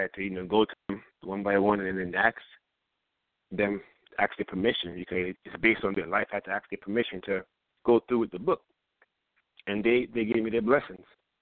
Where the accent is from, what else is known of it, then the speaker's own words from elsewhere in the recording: Brooklyn, New York, United States; now in Far Rockaway, United States; I was born in Brooklyn, East New York, but in 2004 I moved to Far Rockaway, Queens, and ever since then I've been living in Far Rockaway since 2004.